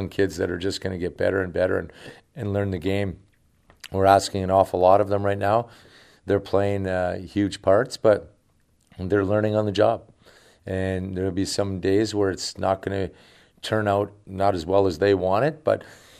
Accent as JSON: {"language": "English", "region": "Western Canada", "country": "Canada", "tie": "born or raised there", "lives_now": "United States", "said": "we're obviously we grew up in Western Canada, but to be out in Northern California, it's a treat for us."}